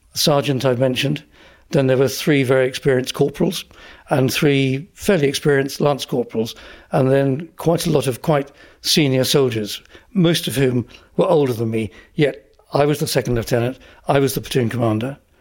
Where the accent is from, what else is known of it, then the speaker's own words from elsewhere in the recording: East of England, United Kingdom; I mean, I grew up in Essex.